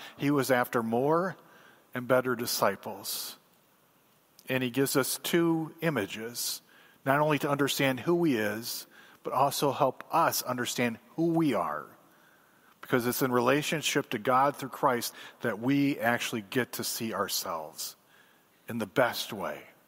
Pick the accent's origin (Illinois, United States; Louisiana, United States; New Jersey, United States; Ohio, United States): Illinois, United States; Fulton; also born or lived in Florida / Chicago; Some of you know that I was born in Fulton. Ken was in Michigan, but raised in Fulton, Illinois. Lived a little bit of life in Florida, where I went to law school, was a lawyer for 6 years.